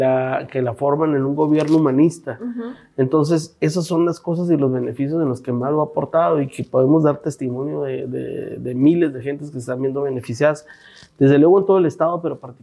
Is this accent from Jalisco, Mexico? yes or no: no; Ciudad Juárez, Chihuahua, Mexico; Quienes somos de Juárez sabemos que el tema del transporte es una deuda histórica que se tiene.